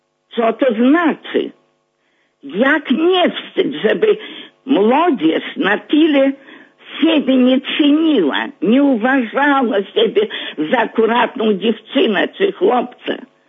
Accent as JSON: {"language": "Polish", "town": "Indura", "region": "Grodno Region", "country": "Belarus", "said": "z Indury koło Grodna. Urodzona w 1934 roku."}